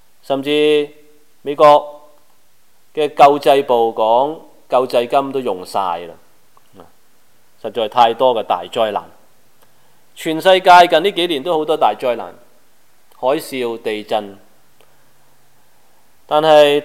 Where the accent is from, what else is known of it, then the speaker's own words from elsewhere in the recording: China; 我们中国人可能不明白